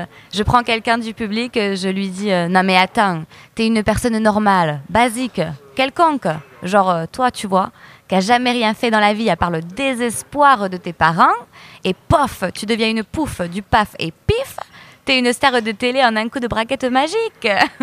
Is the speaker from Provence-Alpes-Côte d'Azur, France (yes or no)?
yes; Nice, Provence-Alpes-Côte d'Azur, France; now in Paris, France